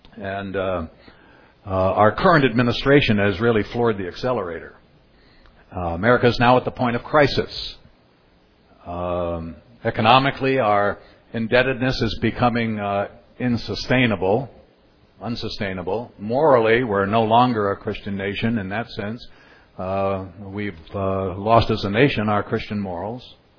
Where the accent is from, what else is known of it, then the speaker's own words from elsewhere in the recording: United States; You know, I'm an American. I love my country.